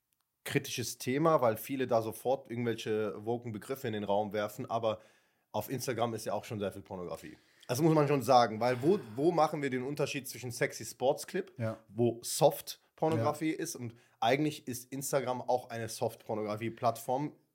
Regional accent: Viernheim, Hesse, Germany; Ja, also auch da, wo ich herkomme, aus Viernheim, gab es eine Familie

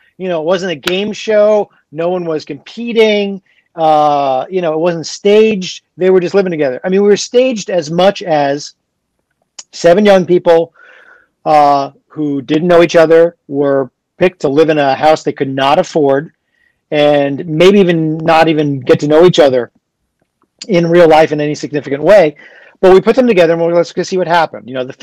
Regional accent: New York, United States; I mean, I grew up in New York.

